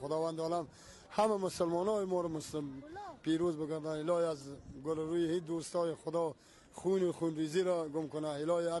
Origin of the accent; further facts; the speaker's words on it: Afghanistan; now in Iran; ما زائر هستیم، از افغانستان اومدیم